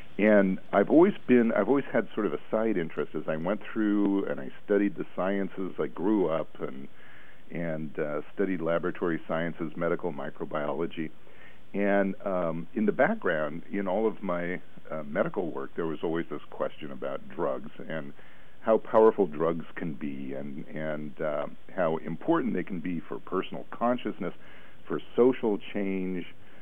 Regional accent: Portland, Oregon, United States; Yes, absolutely. I grew up in Portland in the 60s and 70s.

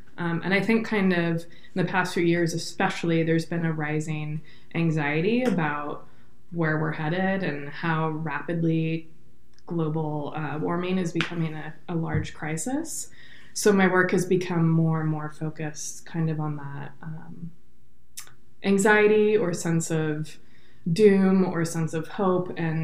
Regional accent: Oregon, United States; also born or lived in Portland; Yeah, I grew up in Central Oregon and Portland. So I was born and raised in Oregon and lived in Central Oregon during a time of rapid development.

